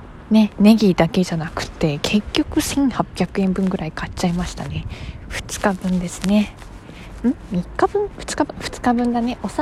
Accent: Fuchu, Tokyo, Japan; 東京生まれ、東京育ち、何の変哲もございません。東京の府中市というところが出身でございます。競馬場が盛り上がるあの町ですね。

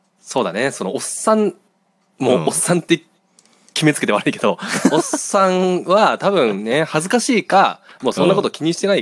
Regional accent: Kansai, Japan; で僕ら関西人じゃないですか、まあまあまあ、関西人だから

